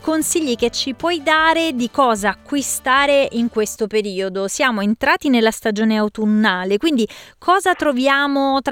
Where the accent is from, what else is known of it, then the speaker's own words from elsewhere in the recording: Rome, Lazio, Italy; Io, come romana, per noi la cicoria ripassata è un contorno amatissimo